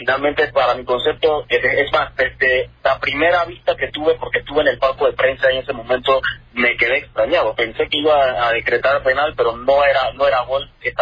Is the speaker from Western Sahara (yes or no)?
no; Panama; pero como panameños